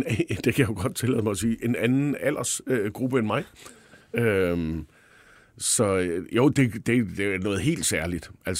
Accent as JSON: {"language": "Danish", "town": "Aarhus", "region": "Central Denmark Region", "country": "Denmark", "tie": "born or raised there", "lives_now": "Copenhagen, Denmark", "said": "Jeg er fra Aarhus, og er vokset op med AGF, og kom meget på Aarhus Stadion sammen med min far"}